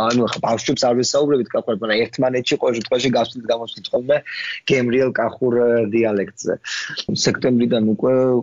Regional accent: Tbilisi, Georgia; also born or lived in Kakheti; მიუხედავად იმას რომ დავიბადე თბილისში და მე გავიზარდე კიდევაც თბილისში, არასოდეს თავი მე თბილისად არ წარმიდგენია რა, ყოველთვის ვიყავი კახელი. და ეს მე 12 წლის მე ბედმა არ გუნდა და გადავედი სოფელში საცხოვრებლად, ბებია პაპასთან.

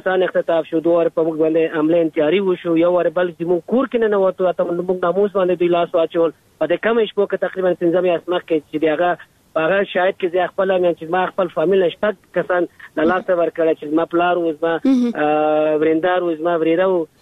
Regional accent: Afghanistan; زه د افغانستان سیک یم.

